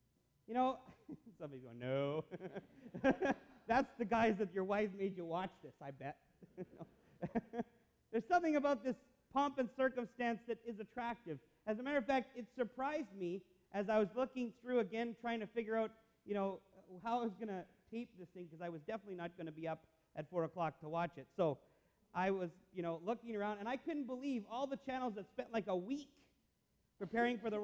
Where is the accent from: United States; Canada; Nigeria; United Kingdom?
Canada; as a Canadian